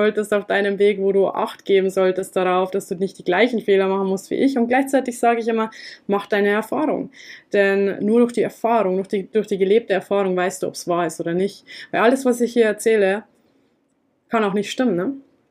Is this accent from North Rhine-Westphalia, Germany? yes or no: no; Bavaria, Germany; moved away as an adult; Ich komme ursprünglich aus Niederbayern, bin vor ein paar Jahren, also 3,5 Jahren ist es mittlerweile, ich bin jetzt 29 Jahre jung, werde dieses Jahr 30 und ja, bin vor ein paar Jahren ausgewandert